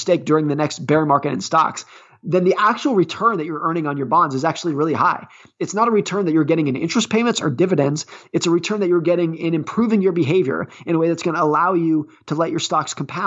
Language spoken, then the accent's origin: English; Lake Tahoe, California, United States; Yeah, so I grew up ski racing in Lake Tahoe, California. It was great. It's a great way to spend your teenage years.